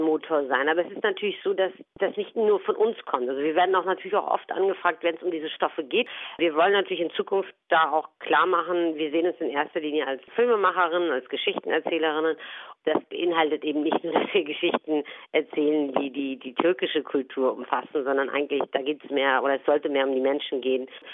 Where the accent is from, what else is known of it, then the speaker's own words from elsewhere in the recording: North Rhine-Westphalia, Germany; Also zur Türkei fühle ich mich noch stark verbunden. Aber klar ist meine persönliche Heimat dann auch Ruhrgebiet, wo ich halt als Kind aufgewachsen bin und da natürlich auch geprägt wurde.